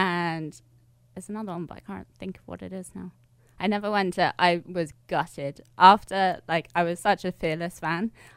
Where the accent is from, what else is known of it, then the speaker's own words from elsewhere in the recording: London, United Kingdom; now in New York, United States; So I'm originally from London. I'm currently working in New York.